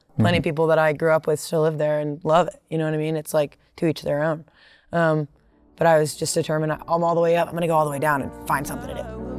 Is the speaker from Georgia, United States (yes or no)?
yes; Atlanta, Georgia, United States; I am from Atlanta, Georgia, and I do soul music, blues music, soul music, blues music.